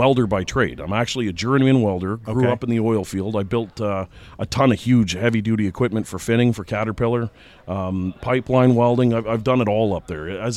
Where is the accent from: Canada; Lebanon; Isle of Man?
Canada; partly because I'm Canadian